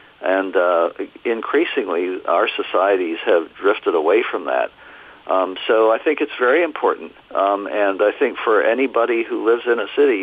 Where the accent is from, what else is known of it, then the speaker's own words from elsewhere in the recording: Florida, United States; also born or lived in Ohio; Florida was for me. I was back there, you know, when I was a child. We moved from Ohio to Florida, and I spent some very formative years there.